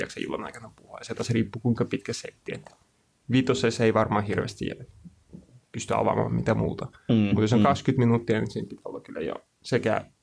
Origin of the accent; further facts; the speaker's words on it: Russia; accent: Russian; Finnish is a second language; Mä en tiedä kuuleeko mun puheista, että mulla on venäläinen aksentti.